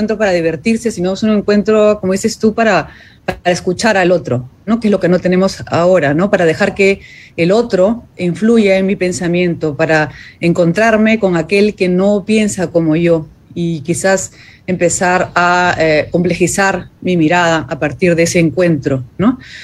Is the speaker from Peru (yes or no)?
yes; Peru; en el contexto tan polarizado y sordo que vivimos ahora como humanidad y especialmente como peruanos, ¿no?